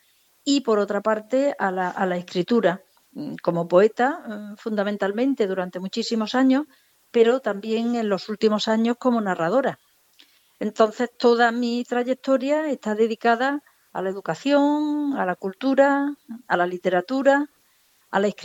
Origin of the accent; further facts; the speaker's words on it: Fernán Núñez, Andalusia, Spain; premio que lleva mi nombre, que es un premio también internacional y que convocó el Ayuntamiento de mi pueblo, de Fernán Núñez.